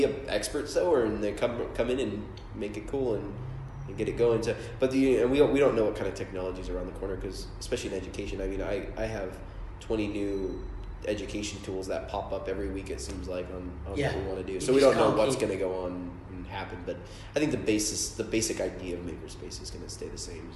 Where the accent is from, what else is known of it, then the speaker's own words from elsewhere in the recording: United States; even in my hometown back in America